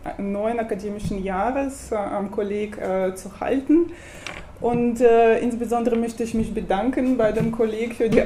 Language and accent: German; Saint Petersburg, Russia; German is a second language; now in Karlsruhe, Germany; wie Sie an meinem Namen vielleicht sehen und dem Akzent hören, komme ich aus Russland. Ich komme aus St. Petersburg und es ist so eine Kulturstadt, Stadt der Museen.